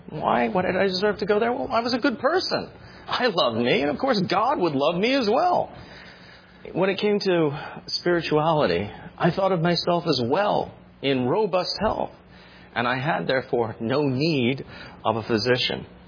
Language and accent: English; Short Hills, New Jersey, United States; or where I grew up in Short Hills, New Jersey.